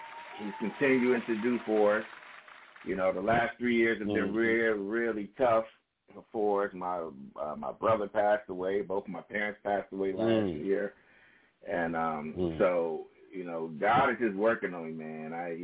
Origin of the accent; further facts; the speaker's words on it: Detroit, Michigan, United States; also born or lived in Germany; I'm from Detroit, Michigan, born in Germany, but grew up in Detroit, Michigan